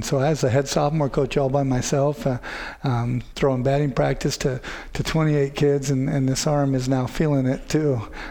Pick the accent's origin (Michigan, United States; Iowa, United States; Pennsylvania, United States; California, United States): Iowa, United States; Marshalltown; And, you know, growing up in Marshalltown, and I knew the reputation that Ankeny had.